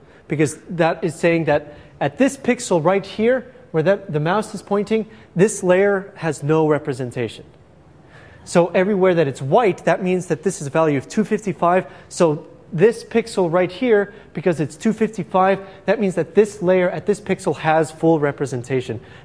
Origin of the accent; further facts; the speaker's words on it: El Paso, Texas, United States; So this is an image from my hometown, El Paso